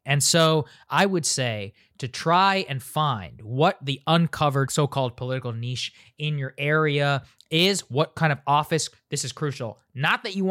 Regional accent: Chicago, Illinois, United States; I'm from Chicago. I was watching the Cubs game

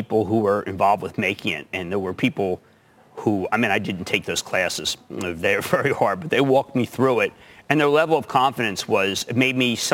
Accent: Philadelphia, Pennsylvania, United States; because, you know, I'm from Philadelphia, and I love these people who make fun of me.

